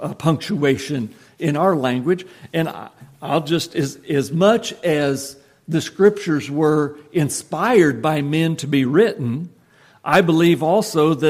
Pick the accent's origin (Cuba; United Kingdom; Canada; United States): United States; Nebraska; You know, I grew up in Nebraska